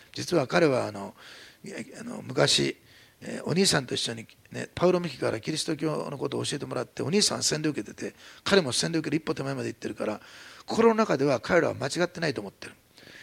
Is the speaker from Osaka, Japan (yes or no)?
yes; Osaka, Japan; 私は大阪ですし、妻は岐阜ですし